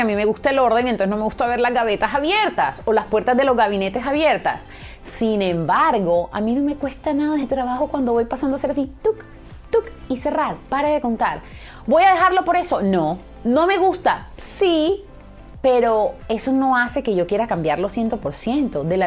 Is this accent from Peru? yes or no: no; Colombia; ambas somos mamás, ambas somos colombianas